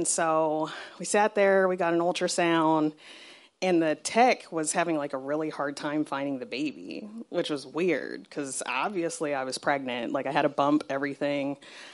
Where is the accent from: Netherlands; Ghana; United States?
United States; Arizona; Like, my husband grew up in Baltimore. I grew up in Southern Arizona.